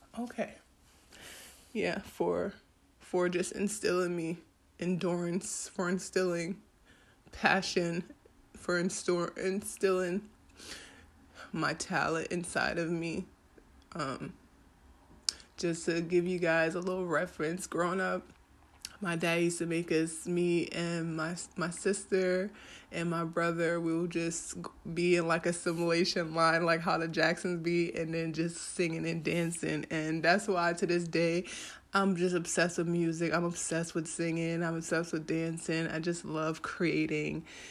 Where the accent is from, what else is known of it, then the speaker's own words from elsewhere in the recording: Havendale, Saint Andrew, Jamaica; You know, big shout out to Heaven Dales. You know, from, like, that's my hometown. That's what I know. Big shout out to Jamaica.